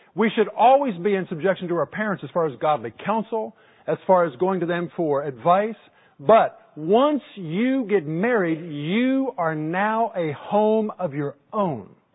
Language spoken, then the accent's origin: English; Takoma Park, Maryland, United States; I was dating this girl where I grew up in Tacoma Park, Maryland.